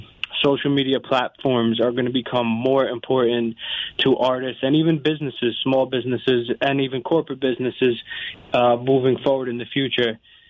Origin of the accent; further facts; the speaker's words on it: Fort Lee, New Jersey, United States; also born or lived in New York City; now in Englewood, United States; I grew up in Fort Lee, New Jersey.